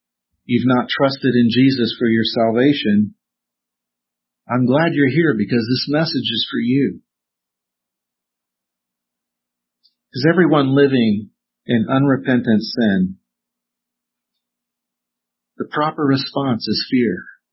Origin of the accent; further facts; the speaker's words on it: Texas, United States; Growing up in Texas, we would hear these sirens that went off.